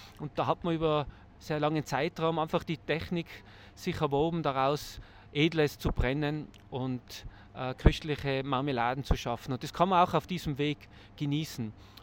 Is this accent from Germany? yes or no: no; Landeck, Tyrol, Austria; Ich komme hier aus der Gegend, rund um Landeck und Zams